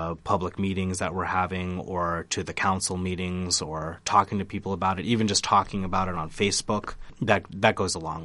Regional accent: Ames, Iowa, United States; I grew up in Ames. I have stuck around, and I wanted to try to start doing things that'll make Ames a better place.

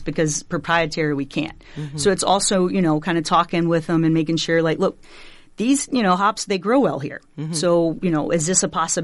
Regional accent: Alabama, United States; I didn't grow up on a farm. I'm originally from Alabama, South Alabama.

